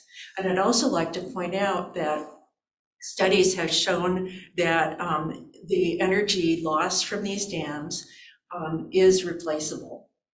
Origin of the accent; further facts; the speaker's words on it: Washington, United States; now in Edmonds, United States; I grew up in, and I'm continuing the theme, I grew up in Central Washington in a family that farmed, fished, and hiked.